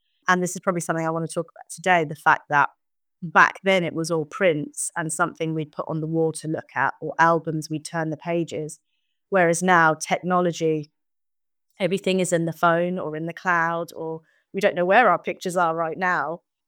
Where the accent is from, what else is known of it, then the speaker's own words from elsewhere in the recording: St Albans, East of England, United Kingdom; I come from St. Albans. I was born and raised in St. Albans, lived here all my life, apart from when I went to university to study photography.